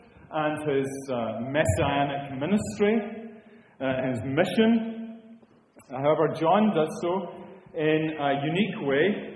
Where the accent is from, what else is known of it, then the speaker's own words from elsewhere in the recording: Scotland, United Kingdom; I'm a Scotsman, come from Ayrshire. I work in Solihull, but I just want to let you know that I don't have an accent.